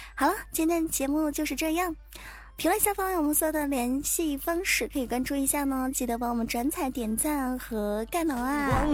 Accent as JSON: {"language": "Chinese", "region": "Zhejiang", "country": "China", "said": "一听就知道我是浙江人啊，讲的全部都是浙江的香烟。"}